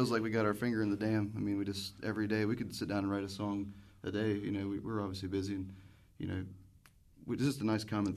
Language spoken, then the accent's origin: English; Miamisburg, Ohio, United States; Well, I grew up in Miamisburg, and I ended up moving back into the house that I grew up